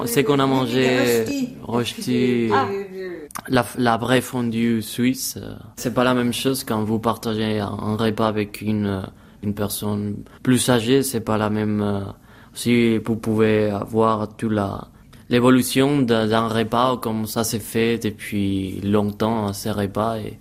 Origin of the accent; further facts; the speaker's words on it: Madrid, Community of Madrid, Spain; French is a second language; now in Geneva, Switzerland; j'ai 22 ans, je viens de Madrid. Et j'habite avec Arlette depuis le mois de septembre, le mois où j'ai commencé l'université à Genève.